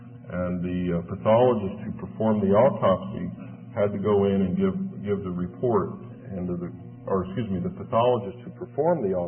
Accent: Kansas City, United States; from Kansas City.

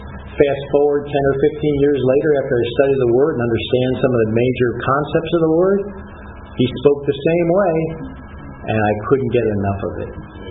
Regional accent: New Jersey, United States; You know, I come from New Jersey, as I mentioned

